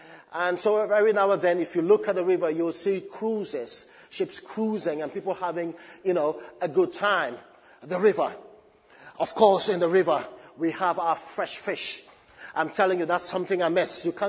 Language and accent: English; Gambia; English is a second language; But I'm just from Gambia, and I'm just in my Gambia, you know, mentality.